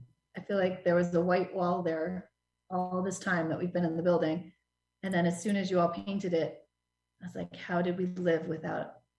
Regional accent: Hudson, New York, United States

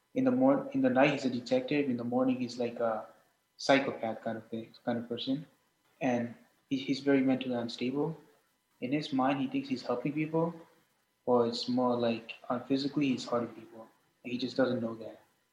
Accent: Hudson, New York, United States; I'm 16, and I'm also from Hudson.

